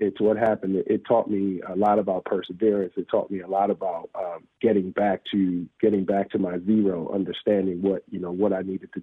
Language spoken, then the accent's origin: English; Baltimore, Maryland, United States; So I'm originally from East Baltimore, Maryland, graduate of the most perfect and beautiful historic St. Francis Academy.